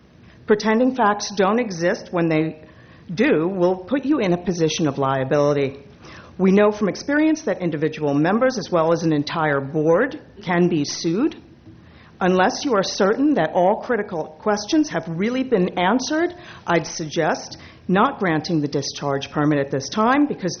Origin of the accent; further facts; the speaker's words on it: Los Osos, California, United States; from Los Osos.